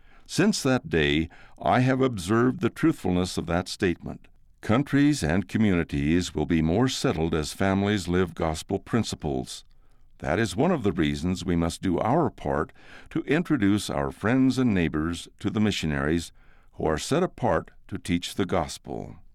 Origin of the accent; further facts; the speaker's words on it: London, England, United Kingdom; born there; moved away as an adult; I was born in England, and in 1960, at age 20, I left London to seek my fortune.